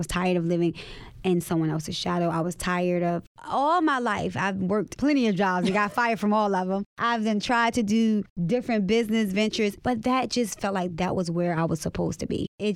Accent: Baltimore, Maryland, United States; I think where I grew up in West Baltimore, everyone's mom was on drugs.

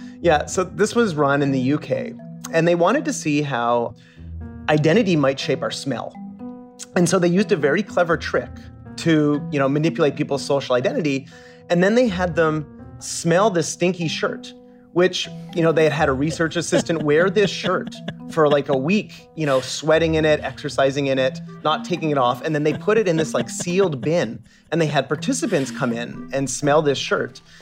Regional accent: Canada; surrounded by fellow Canadians, you're not thinking about yourself for the most part in terms of being a Canadian.

